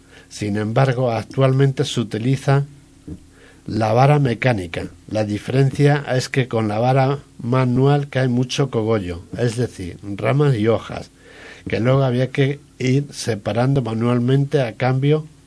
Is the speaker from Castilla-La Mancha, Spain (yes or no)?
yes; Brazatortas, Castilla-La Mancha, Spain; yo soy de Brazatortas, un pueblo de Ciudad Real, donde tengo 1.200 olivos, repartidos entre 7 hermanos que somos. Desde los 14 años he ido a la aceituna con mi padre